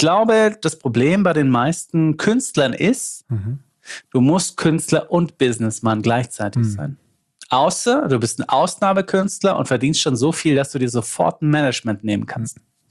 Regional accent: Lindau, Bavaria, Germany; accent: Swabian; Ich schwätze nur Schwäbisch, ich bin der Bayer, aber wir schwätzen auch, weil aus Lindau.

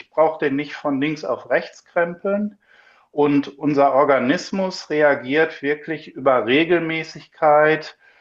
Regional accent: Northern Germany, Germany; Viel Lakritz als Norddeutscher.

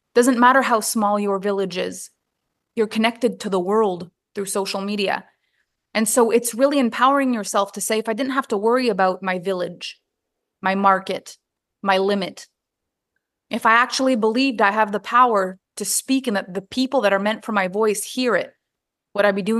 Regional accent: Canada; first language French; English is a second language; I'm French Canadian, but the impact of my work is actually bigger in the English market. I had to change my language. Like I went to school in French, my first language is French

